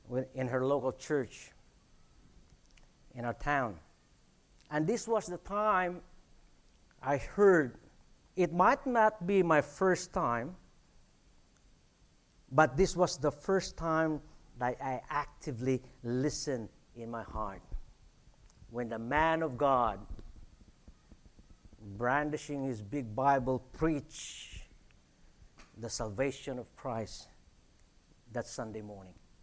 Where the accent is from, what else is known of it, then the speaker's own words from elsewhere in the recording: Philippines; I was born and bred in the Philippines in a non-practicing Catholic family.